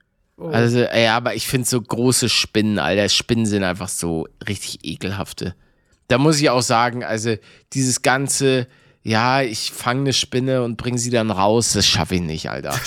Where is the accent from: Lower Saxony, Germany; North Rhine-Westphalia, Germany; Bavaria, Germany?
Bavaria, Germany; Ich bin ein Bayer. Ich bin ein Bayer.